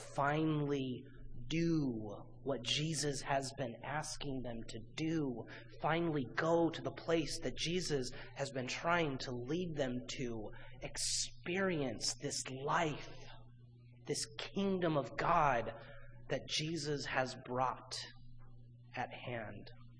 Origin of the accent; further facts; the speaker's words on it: San Dimas, California, United States; One, I come from the San Dimas area, and most people know us for two reasons.